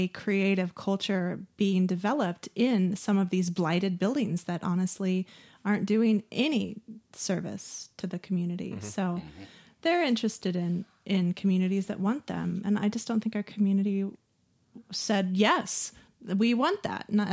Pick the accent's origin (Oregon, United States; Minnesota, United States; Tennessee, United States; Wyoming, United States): Wyoming, United States; I'm from Wyoming. I like the West. I like the mountains. My family has a homestead in the Bighorns. It's where my family, you know, is from.